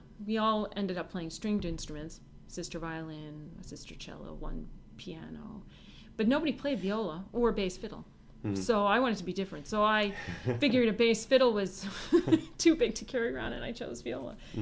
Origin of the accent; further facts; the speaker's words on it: Pennsylvania, United States; I grew up in southern Pennsylvania, really in the country